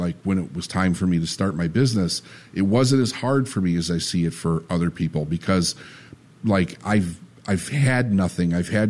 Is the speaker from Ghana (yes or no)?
no; Chicago, Illinois, United States; also born or lived in Phoenix; When I was born in Chicago, and in 1976, my parents moved us to Phoenix. And we lived there until around like 78 and a half, 79. I know we were back in Chicago in 79.